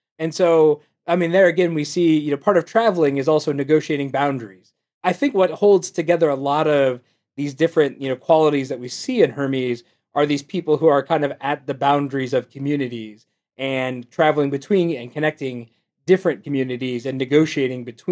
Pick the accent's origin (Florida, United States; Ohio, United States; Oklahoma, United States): Ohio, United States; Akron; I'm from the Akron area originally.